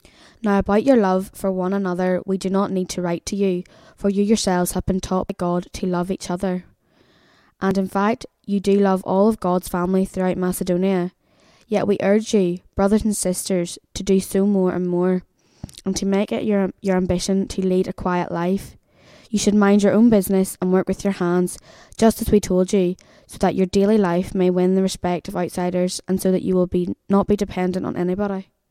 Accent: Port Sturt, South Australia, Australia; I'm from Port Sturt.

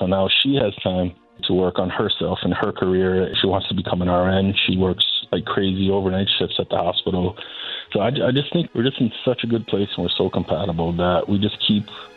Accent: Brazil; moved away; I'm an immigrant. I was born and raised in Brazil, and I migrated here in 96. I'm legal.

